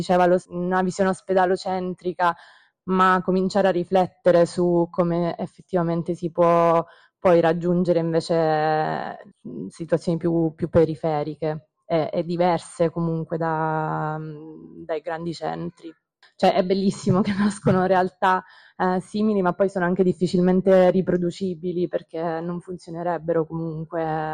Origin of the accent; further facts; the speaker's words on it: Sicily, Italy; io sono siciliana, vivo in provincia di Ragusa, che non è una città come Palermo